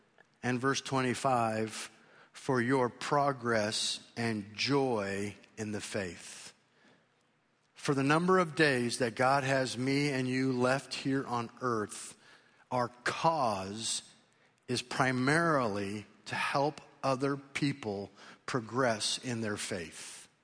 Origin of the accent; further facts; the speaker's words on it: United States; I'm an American.